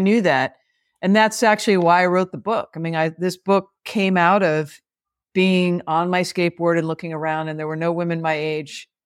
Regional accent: Connecticut, United States; also born or lived in New York City; now in San Francisco, United States; I am in San Francisco. I had coffee this morning and I'm from the East Coast. I was born in New York City, but I'm a New Englander at heart. Northwest corner of Connecticut. Very rural.

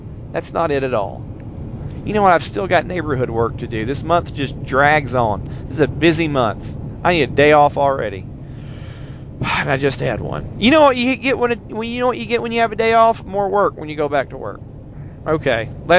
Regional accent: Harrison, Tennessee, United States; I'm from Harrison, Tennessee. And not far up Highway 58 is Birchwood, Tennessee, which is like the country.

